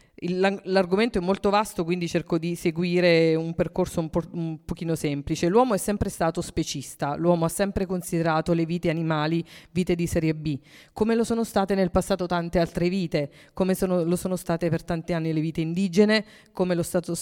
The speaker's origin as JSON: {"language": "Italian", "town": "Pescara", "region": "Abruzzo", "country": "Italy", "said": "Nel mio, attualmente in Abruzzo, io sono di Pescara"}